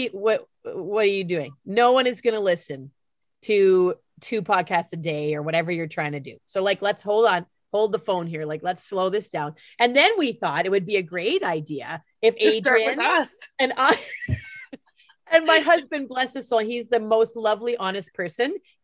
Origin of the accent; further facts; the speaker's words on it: Steinbach, Manitoba, Canada; I'm driving into Winnipeg from my hometown of Steinbach